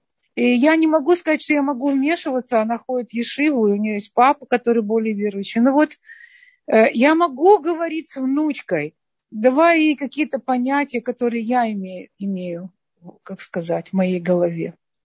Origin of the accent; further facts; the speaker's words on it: Russia; now in United States; мы приехали из России, дочке было 5 лет